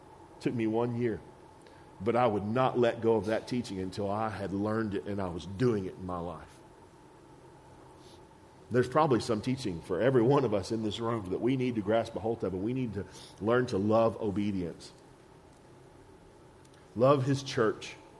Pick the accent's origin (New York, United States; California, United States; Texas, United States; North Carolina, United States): Texas, United States; and I'm from Texas, that don't go over well, and I've got a lot of guns